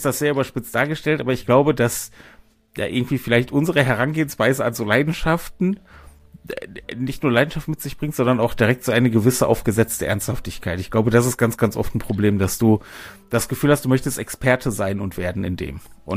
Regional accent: Germany; Ich bin Deutscher, ich weiß das.

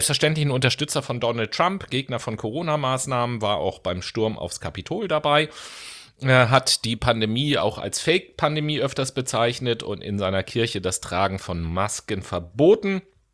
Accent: Hamburg, Germany; muss ich als Hamburger an dieser Stelle einfach sagen

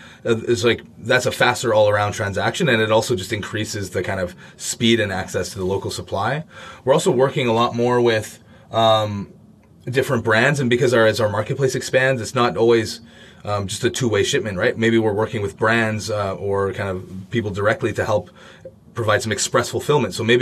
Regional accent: Canada; now in Berlin, Germany; But I'm from Canada, right? There's many Canadians in Berlin, to be fair.

